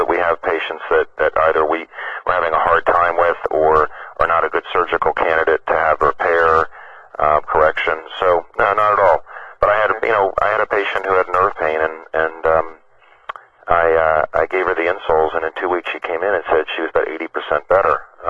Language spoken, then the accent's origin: English; Maryland, United States; also born or lived in Chicago; as a child, I grew up in Maryland here. I lived here my whole life, except for when I went to podiatry school in Chicago for 4 years.